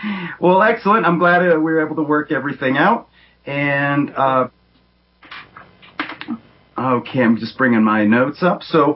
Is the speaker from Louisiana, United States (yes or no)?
no; Florida, United States; So it's a completely different than I'm from Florida for a long time.